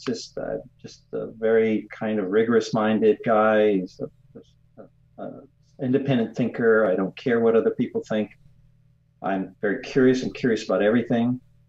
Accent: Los Angeles, California, United States; born there; I was born in East Los Angeles and in the middle of the Mexican barrio

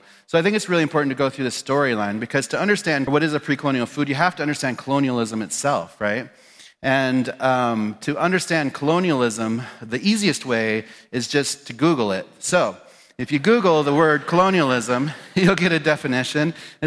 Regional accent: Pine Ridge, South Dakota, United States; I was born and raised in Pine Ridge in South Dakota, and our focus are on indigenous foods.

